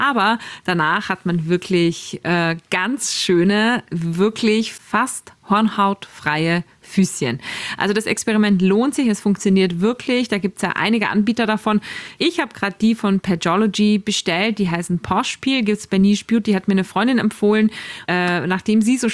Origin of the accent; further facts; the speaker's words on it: Salzburg, Austria; now in Hamburg, Germany; Mei, Moni, es ist so nett, eine Stimme aus meiner Heimat zu hören. Ich grüße dich ganz, ganz lieb. Liebste Grüße aus Hamburg ins schöne Salzburg.